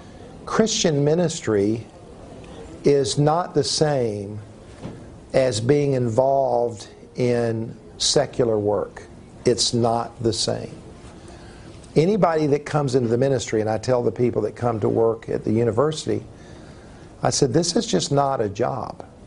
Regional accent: South Carolina, United States; I grew up here in South Carolina, so just about everybody plays sports in South Carolina.

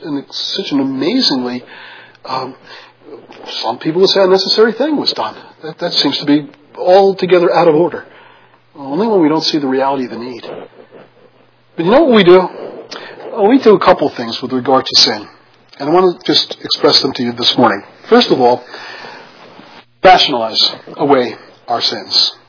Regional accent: Brooklyn, New York, United States; I remember growing up in Brooklyn, New York, we all lived in these row houses

